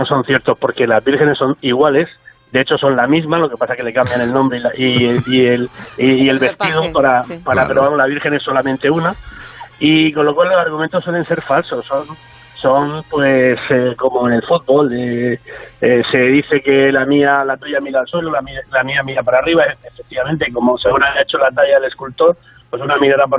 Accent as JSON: {"language": "Spanish", "town": "Lorca", "region": "Region of Murcia", "country": "Spain", "said": "Estoy en Murcia capital, pero técnicamente la llamada es de Lorca porque soy lorquino y el estar ahora mismo en Murcia es casi un accidente. De hecho, vengo de Lorca, o sea que sí, estoy en Murcia capital."}